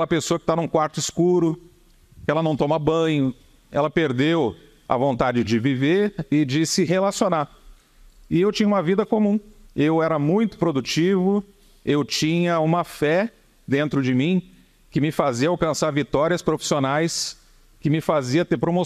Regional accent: São Paulo, Brazil; Eu sou paulista

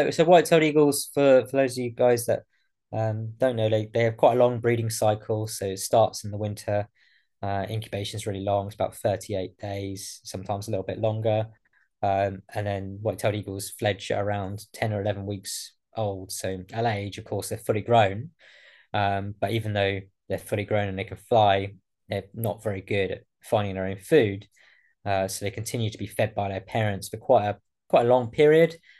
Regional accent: Isle of Wight, South East England, United Kingdom; but I am from the Isle of Wight

